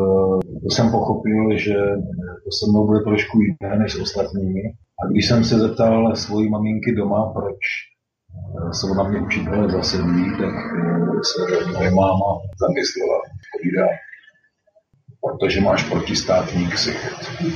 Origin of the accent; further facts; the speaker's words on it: Brno, South Moravian Region, Czechia; now in Mohelno, Czech Republic; No, prakticky narodil jsem se v Brně a celý život mě Brno spojuje, i když teď bydlím na jiném místě mimo Brno. I v Brně mám trvalé bydliště. V podstatě zůstávám neustále spjat se svým rodným městem, ale bydlíme kousek od Brna v takovém městečku, které se jmenuje Mohelno